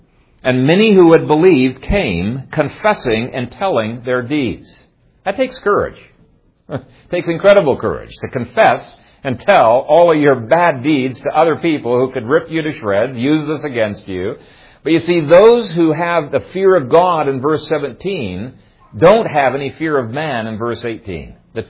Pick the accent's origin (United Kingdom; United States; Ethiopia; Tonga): Ethiopia; When I grew up in Ethiopia, my dad and I had between 17 and 20 beehives.